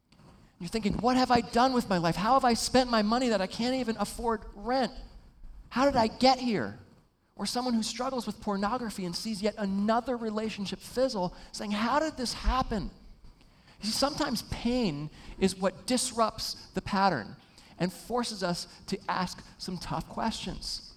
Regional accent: East Coast, United States; Now, I'm from the East Coast outside of New York City

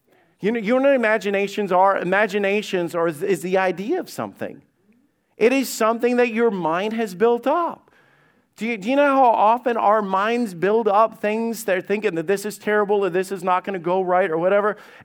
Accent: Alabama, United States; I grew up in Alabama, and when we would hear the rattle of a rattlesnake, and I could tell you a bunch of stories about growing up in Alabama and working on farms

